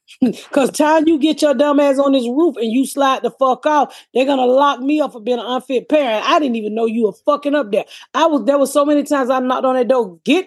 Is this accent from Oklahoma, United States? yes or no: no; Atlanta, Georgia, United States; I went to one football game And, you know, I come from Atlanta.